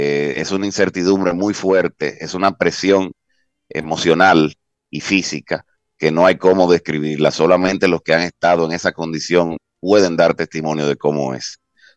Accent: Dominican Republic; luego de nosotros como dominicanos

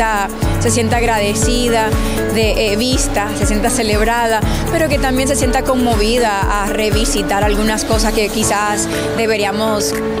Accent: Dominican Republic; Me crié parcialmente en la República Dominicana

